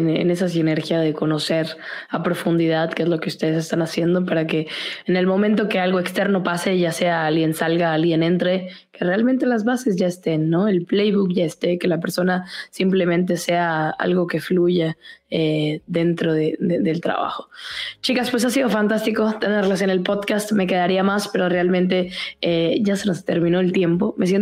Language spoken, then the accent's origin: Spanish; Mexico; soy mexicana, conozco todas las marcas